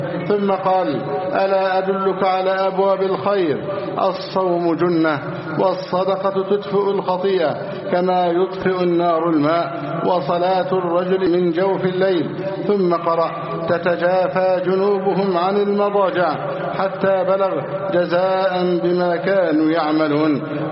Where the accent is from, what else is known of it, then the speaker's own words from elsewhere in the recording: Egypt; اللهم احفظ بلدنا مصر أمنا أمانا، سخاء رخاء